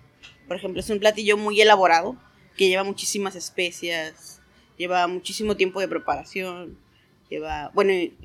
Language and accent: Spanish; Ciudad Obregón, Sonora, Mexico; born there; tengo 35 años y nací en Sonora, en Ciudad Obregón.